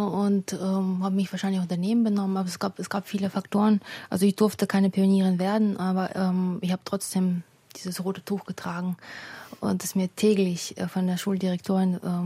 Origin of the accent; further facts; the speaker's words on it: Odesa, Odesa Oblast, Ukraine; Aus Odessa. Also wir sind beide in Odessa aufgewachsen.